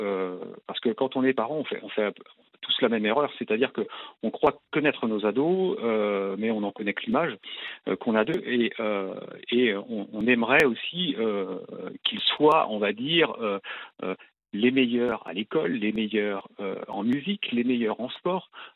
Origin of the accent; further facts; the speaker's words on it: Vannes, Brittany, France; Alors, je suis de Vannes, hein, dans le Morbihan également